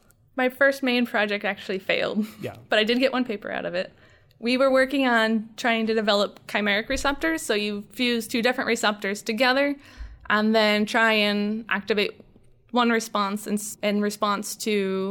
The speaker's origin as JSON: {"language": "English", "town": "Waterloo", "region": "Iowa", "country": "United States", "tie": "born or raised there", "said": "I grew up in a very rural area in Iowa, surrounded by cornfields, near Waterloo, Iowa."}